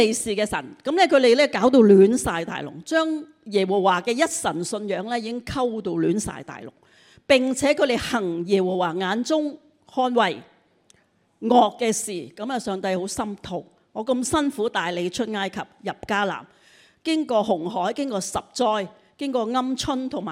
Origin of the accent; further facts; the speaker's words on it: China; 我哋中国人都顶唔顺啦，有冇搞错？